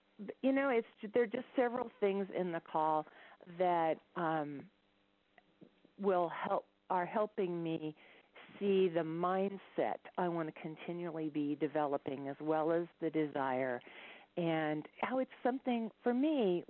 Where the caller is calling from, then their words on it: Denver, Colorado, United States; Calling from Denver, Colorado.